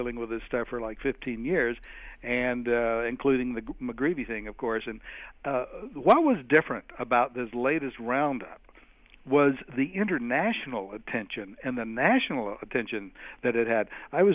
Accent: Atlanta, Georgia, United States; when I was growing up, I grew up in Atlanta

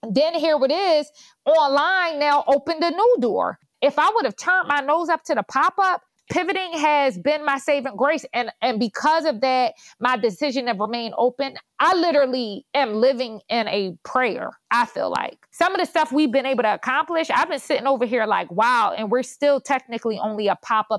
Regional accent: Philadelphia, Pennsylvania, United States; especially coming out of West Philly and me growing up in Southwest Philly.

